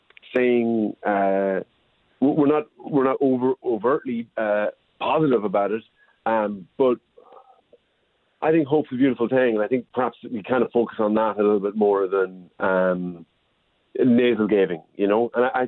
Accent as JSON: {"language": "English", "country": "Ireland", "tie": "born or raised there", "said": "Well, I grew up in Ireland in the 80s, where factory closures were kind of a common thing."}